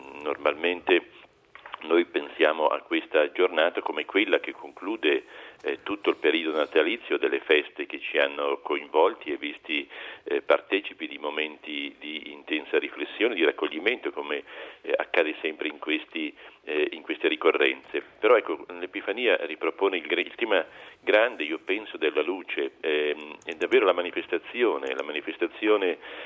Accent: Mantua, Lombardy, Italy; anche la mia terra d'origine che è Mantova, ha questa tradizione

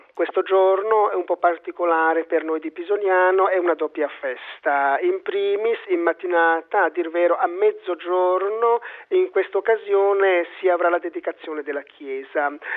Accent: Croatia; now in Italy; vengo dalla vicina, forse per qualcheduno lontana, Croazia. Sono nato sul Danubio, entroterra, un confine naturale tra Croazia, Ungheria e odierna Repubblica Serbia.

